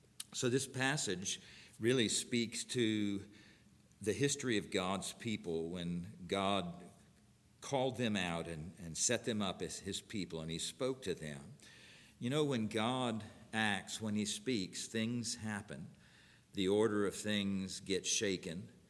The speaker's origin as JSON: {"language": "English", "region": "Florida", "country": "United States", "tie": "born or raised there", "said": "I grew up in South Florida and had only heard about earthquakes"}